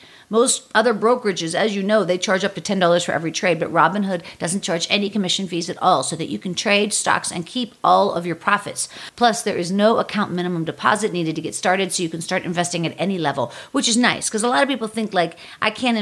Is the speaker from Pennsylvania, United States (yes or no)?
yes; Pittsburgh, Pennsylvania, United States; That's right, because I'm from Pittsburgh.